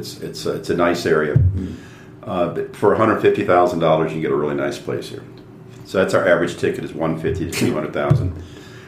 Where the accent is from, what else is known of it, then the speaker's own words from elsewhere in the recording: United States; now in Colombia; I've never had anything negative because I'm from the United States here.